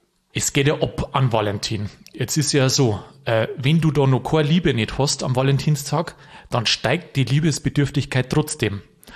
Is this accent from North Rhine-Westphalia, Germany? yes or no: no; Vilsbiburg, Bavaria, Germany; Ich komme aus Vilsbiburg, da ist mir zugegangen.